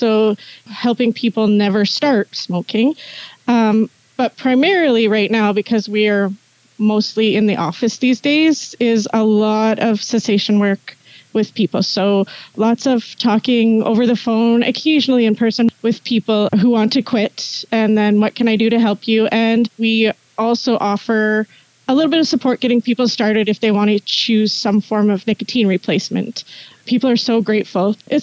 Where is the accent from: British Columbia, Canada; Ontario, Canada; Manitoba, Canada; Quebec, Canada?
Manitoba, Canada; Thompson; also born or lived in Snow Lake / Flin Flon / Winnipeg; And although I have been a northern girl most of my life, I mean, I grew up in Thompson and lived in Snow Lake and Flin Flon. I briefly lived in Winnipeg while I went to university.